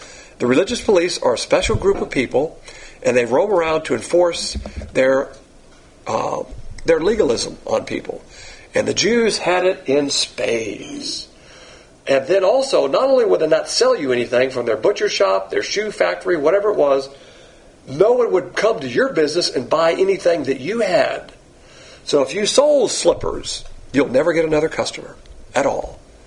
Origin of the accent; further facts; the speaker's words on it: Alabama, United States; I think my wife is my distant third cousin or something. We're both from Alabama, but that's, we always marry our cousins.